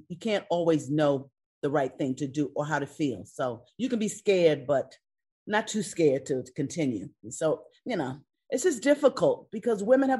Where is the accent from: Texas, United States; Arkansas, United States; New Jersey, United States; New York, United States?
New York, United States; I'm from New York, you know, so I know her groove, you know.